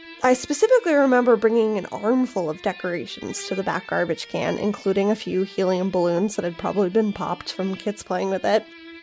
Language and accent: English; Canada; I'm the Canadian half of this podcast